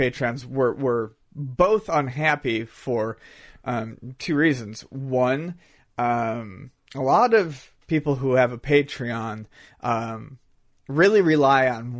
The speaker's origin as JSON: {"language": "English", "town": "Buffalo", "region": "New York", "country": "United States", "said": "Well, I'm from Buffalo"}